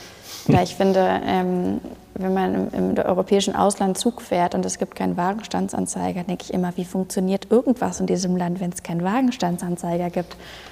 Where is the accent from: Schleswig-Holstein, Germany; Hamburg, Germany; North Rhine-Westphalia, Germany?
Hamburg, Germany; Ich komme aus Hamburg, das heißt, bei mir hört man nicht so wahnsinnig viel raus, aber natürlich ist bei uns Platt auch ein Ding.